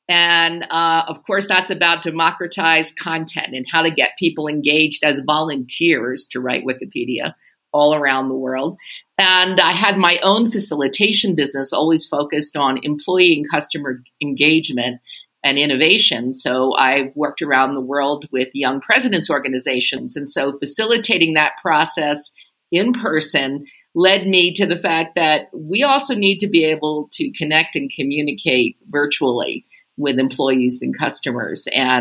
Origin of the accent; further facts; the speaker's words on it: Ecuador; I'm from Ecuador, you're in South Africa.